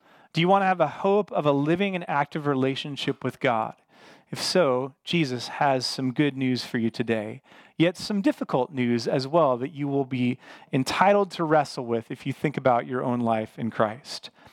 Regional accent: Port Orchard, Washington, United States; also born or lived in Bremerton; I'm from Bremerton, Washington, but I grew up across the Sinclair Inlet in the big town of Port Orchard. All right, that's where I'm from originally.

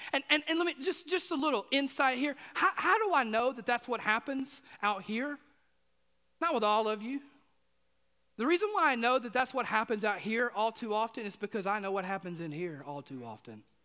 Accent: Mississippi, United States; You know, I grew up in Mississippi, and we planted a garden every year, and we had fruit trees on our property

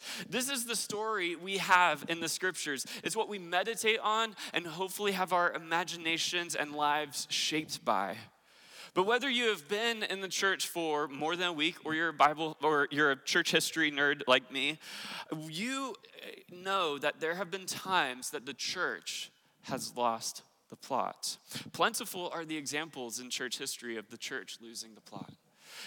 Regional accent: California, United States; I grew up in Southern California, don't own a gun, and definitely don't own a pickup, but do own a Prius.

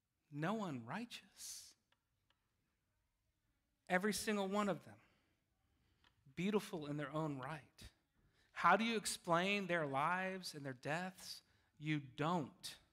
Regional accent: Germany; Her husband, my nono, Ettore, who I knew pretty well growing up in Germany and visiting along the line, lived a long life

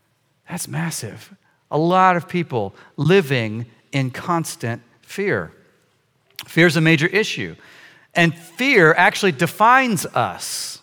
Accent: Wisconsin, United States; I came from Wisconsin, so I'm a little sore, but...

